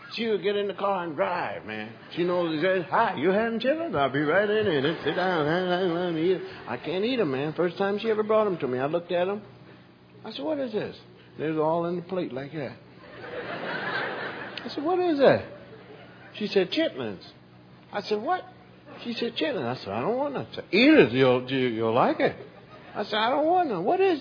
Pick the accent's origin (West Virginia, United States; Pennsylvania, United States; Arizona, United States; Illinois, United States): Pennsylvania, United States; Now, I'm from Pennsylvania. I don't eat no chitlins.